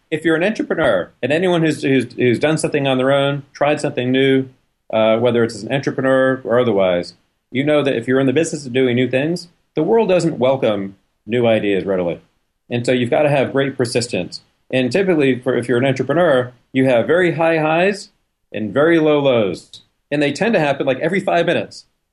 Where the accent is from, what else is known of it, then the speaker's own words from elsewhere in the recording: Boston, Massachusetts, United States; Well, Rick, I grew up in Boston, and Boston's a great sports town.